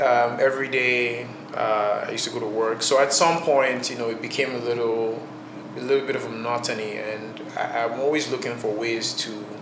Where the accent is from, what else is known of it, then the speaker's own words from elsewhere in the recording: Lagos, Nigeria; moved away as an adult; now in Canada; I'm Nigerian. I'm from Lagos State.